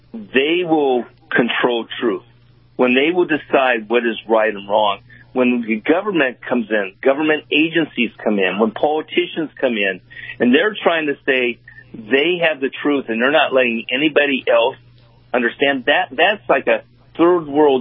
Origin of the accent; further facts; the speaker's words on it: United States; As a Christian and as an American, I believe in justice.